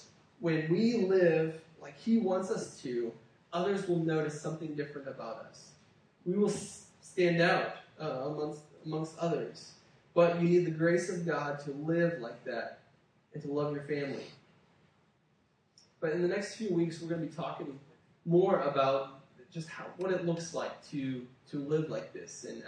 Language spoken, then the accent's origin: English; Germany; I grew up in Germany, so there's lots of castles there.